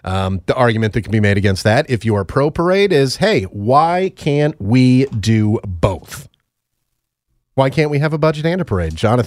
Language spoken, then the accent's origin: English; Stamford, Connecticut, United States; Growing up in the New York City area, the city of Stamford, Connecticut, where I grew up, is only, you know, half hour, 45 minutes outside of New York